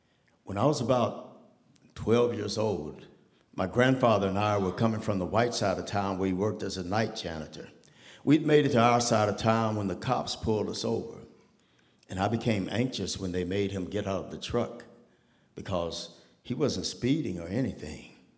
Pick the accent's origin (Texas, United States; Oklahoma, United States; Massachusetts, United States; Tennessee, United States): Oklahoma, United States; Tulsa; I grew up in Tulsa, Oklahoma, embraced in a loving environment that, fortunately for me, was all black.